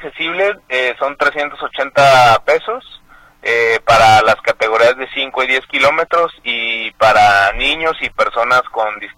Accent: Mexico; soy el primer mexicano usuario de silla de ruedas que ha terminado un Ironman en México

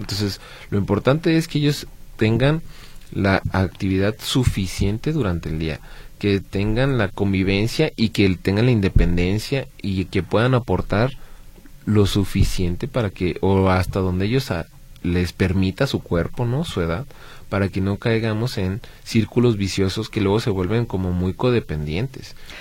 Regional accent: Mexico; vale mucho la pena que como mexicanos, como país

